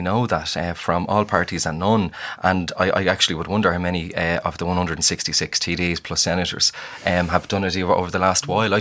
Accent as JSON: {"language": "English", "town": "Ballymun", "region": "Leinster", "country": "Ireland", "tie": "born or raised there", "said": "I knew the guy from growing up in Ballymun, and I knew him from teaching in Ballymun."}